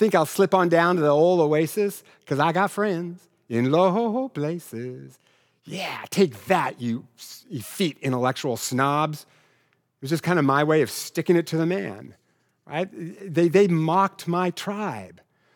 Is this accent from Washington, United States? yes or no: yes; Richland, Washington, United States; Growing up in Eastern Washington, you know, my whole family listened to country music